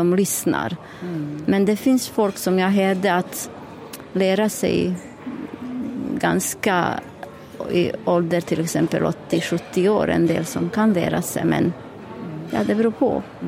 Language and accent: Swedish; Bosnia & Herzegovina; Swedish is a second language; now in Sweden; Jag kommer från Bosnien, för det är Jugoslavien.